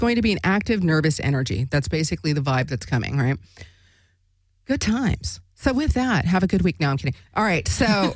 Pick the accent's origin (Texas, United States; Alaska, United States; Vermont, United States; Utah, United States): Alaska, United States; So as you know, I'm from Alaska. I grew up in Alaska.